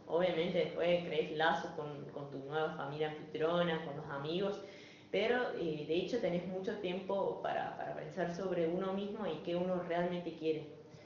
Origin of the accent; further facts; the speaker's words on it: Switzerland; Spanish is a second language; yo soy de Suiza. Hace 5 años hice mi intercambio en Chile, cuando tenía los 16 años. De ahí volví